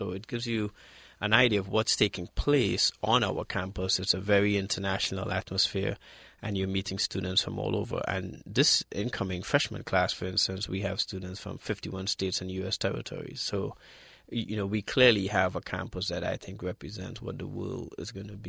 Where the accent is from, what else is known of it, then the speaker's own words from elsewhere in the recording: Trinidad & Tobago; accent: southern drawl mixed with D.C. twang; now in Washington, United States; I'm actually originally from Trinidad, but I have lived more than half my life here in D.C., and I really do consider this my second home.